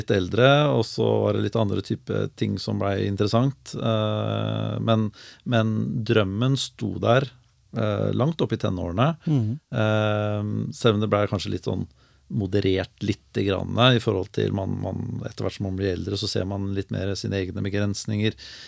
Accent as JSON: {"language": "Norwegian", "town": "Larvik", "region": "Vestfold", "country": "Norway", "tie": "born or raised there", "said": "Det var I Larvik, så jeg født og oppvokst I Larvik, og bodde der ja, store deler av livet, utenom 3 år I Oslo og 1 år I Skien, faktisk."}